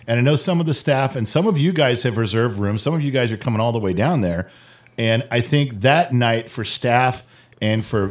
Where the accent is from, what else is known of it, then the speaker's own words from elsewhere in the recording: California, United States; We had no idea growing up just outside of L.A., in the suburbs of L.A. in the 70s and 80s was so